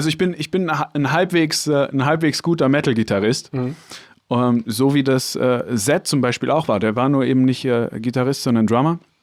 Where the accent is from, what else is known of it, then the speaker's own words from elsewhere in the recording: Baden-Württemberg, Germany; Ja, ich komme aus der Nähe von Stuttgart.